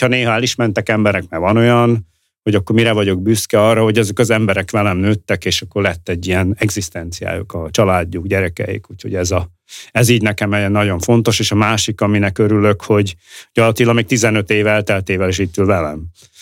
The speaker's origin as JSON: {"language": "Hungarian", "region": "Southern Slovakia", "country": "Slovakia", "said": "és mivel igazából mi, mint felvidéki magyarok, ugye, akkor igazából az ember azért körülveszi magát, főleg magyarral"}